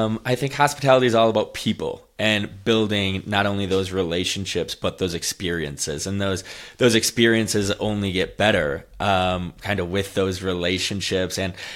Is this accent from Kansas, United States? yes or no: no; Beaver Dam, Wisconsin, United States; moved away as an adult; now in Washington, United States; I grew up in Beaver Dam, Wisconsin, outside of Madison, went to college in Milwaukee.